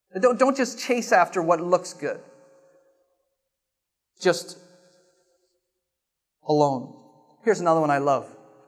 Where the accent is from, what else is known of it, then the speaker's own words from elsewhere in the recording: Canada; I'm Canadian.